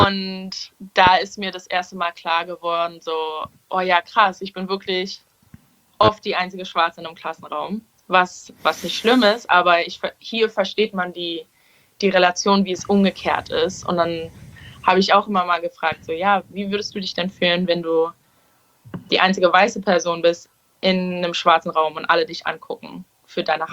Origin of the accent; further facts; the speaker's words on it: Berlin, Germany; ich bin in Schöneberg aufgewachsen und ich bin mit vielen Türken und Arabern aufgewachsen